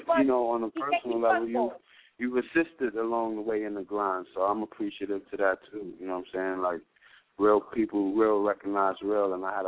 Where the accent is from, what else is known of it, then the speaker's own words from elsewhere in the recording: Bronx, New York, United States; I'm from the Bronx.